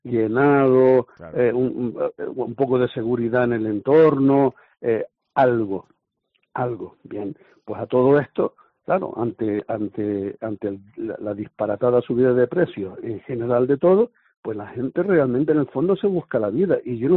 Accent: Los Cristianos, Canary Islands, Spain; born there; Yo soy nacido en Los Cristianos y sé lo que me estoy hablando

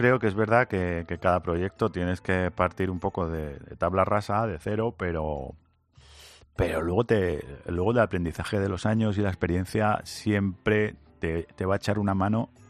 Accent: Alcalá de Henares, Community of Madrid, Spain; also born or lived in Jofrín; Sí, me crié en Alcalá. Soy de un pueblo de Toledo que se llama Jofrín, pero... Sí. Pero sí, me crié en Alcalá.

